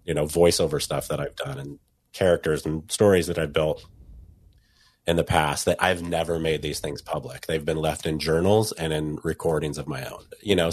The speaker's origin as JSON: {"language": "English", "town": "Seattle", "region": "Washington", "country": "United States", "tie": "born or raised there", "said": "I grew up in Seattle. I moved to Seattle when I was 6 years old. I've been here my whole life."}